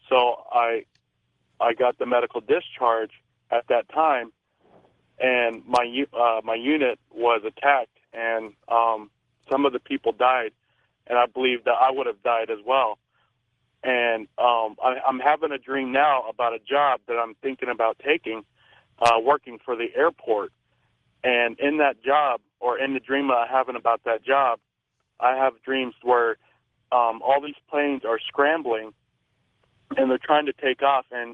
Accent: Phoenix, Arizona, United States; I'm from Phoenix, Arizona.

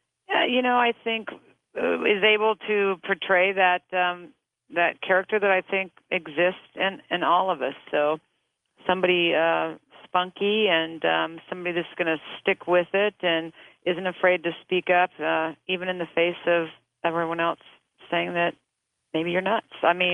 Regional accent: Midwest, United States; I'm from the Midwest, and again, this is a place where we really want to think we have clean, great water

